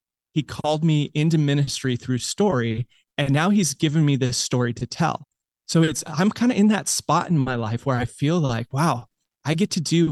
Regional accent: United States; I grew up in America and yet I didn't know what the gospel really was.

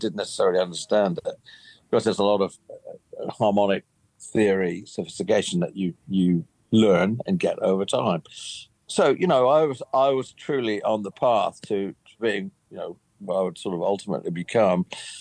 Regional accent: United Kingdom; You know, I grew up in Britain

